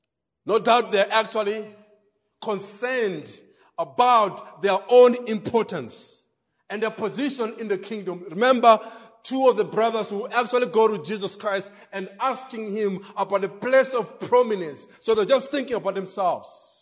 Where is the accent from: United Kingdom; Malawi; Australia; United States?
Malawi; Blantyre, Southern Region; Still remember growing up in Kolokosa Blanta as kids